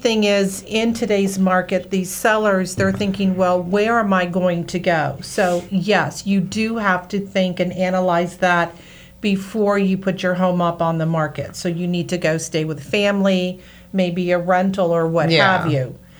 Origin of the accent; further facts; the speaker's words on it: Florida, United States; also born or lived in Georgia / New York City; I am a Southerner from Florida originally and in Georgia, but I love my time living up in New York City.